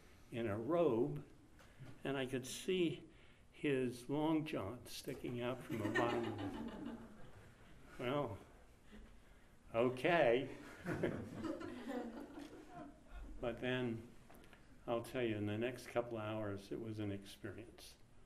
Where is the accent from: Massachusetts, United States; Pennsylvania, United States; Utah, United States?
Pennsylvania, United States; Philadelphia; I was from Philadelphia. There was no Buddhist Dharma Center.